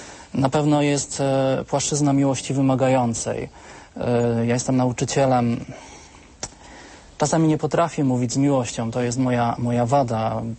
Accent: Brzeziny, Łódź Voivodeship, Poland; a pochodzimy z miasta Brzeziny koło Łodzi

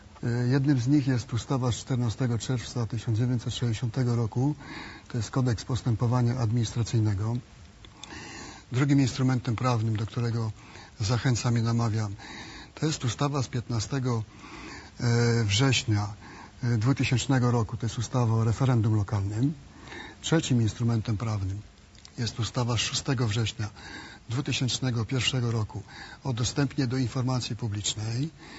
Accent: Platerówka, Lower Silesian Voivodeship, Poland; Ja pochodzę z gminy Platerówka na Dolnym Śląsku

